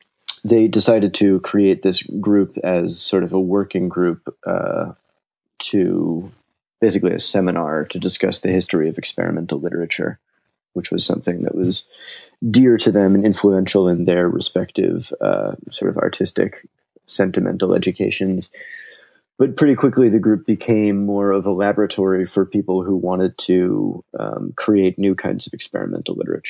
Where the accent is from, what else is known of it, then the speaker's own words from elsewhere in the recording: Chicago, Illinois, United States; Well, let's see. I am from Chicago.